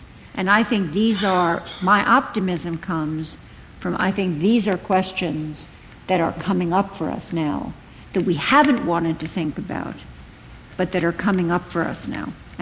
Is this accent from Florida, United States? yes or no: no; Brooklyn, New York, United States; And in the book, I compare her situation to mine growing up in Brooklyn in the 1950s and early 60s